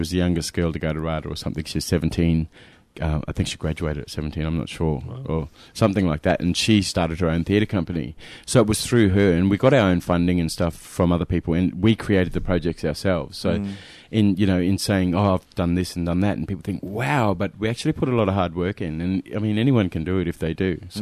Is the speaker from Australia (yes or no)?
yes; Katherine, Northern Territory, Australia; But I grew up in Katherine. So a lot of my family are in Katherine as well.